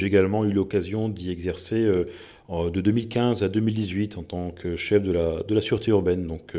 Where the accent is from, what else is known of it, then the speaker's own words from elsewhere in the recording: Dunkirk, Hauts-de-France, France; Je suis originaire du Dunkerquois, donc je connais déjà à titre personnel la circonscription